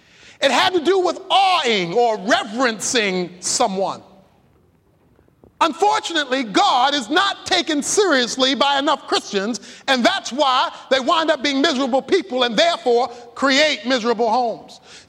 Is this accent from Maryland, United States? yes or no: yes; Baltimore, Maryland, United States; I may have told you before about the time I was suspended from Garrison Junior High School in Baltimore, Maryland for fighting.